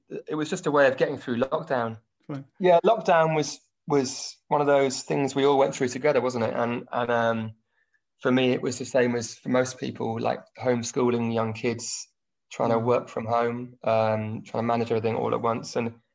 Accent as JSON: {"language": "English", "town": "Oxford", "region": "South East England", "country": "United Kingdom", "tie": "born or raised there", "also_born_or_lived": "Cardiff, Wales", "said": "I was born in Cardiff, Wales, but I don't remember Cardiff, and I don't remember being in Wales at all. I was about one. I was 18 months old when the three of us moved to Oxford."}